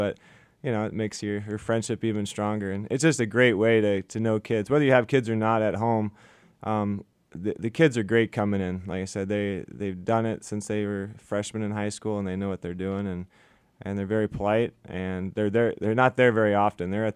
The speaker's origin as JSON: {"language": "English", "town": "Haines", "region": "Alaska", "country": "United States", "tie": "born or raised there", "said": "I mean, growing up in Haynes, that's all we did."}